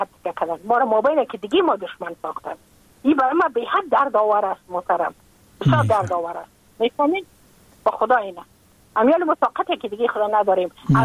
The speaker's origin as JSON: {"language": "Persian", "country": "Afghanistan", "moved": "as an adult", "lives_now": "United States", "said": "من که از افغانستان بغم آمدم من اون سال بودم 28 ساله"}